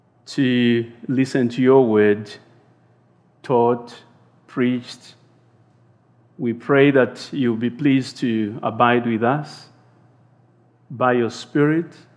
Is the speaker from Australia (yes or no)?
no; Zambia; I'm from Zambia.